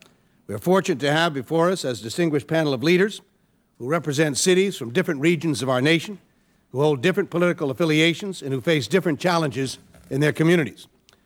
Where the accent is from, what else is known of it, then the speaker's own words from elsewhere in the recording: Connecticut, United States; when the Mianus River Bridge collapsed in my home state of Connecticut in 1983